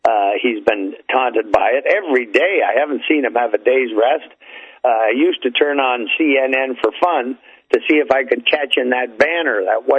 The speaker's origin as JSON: {"language": "English", "country": "Canada", "said": "I'm from Canada, as at least some of you know"}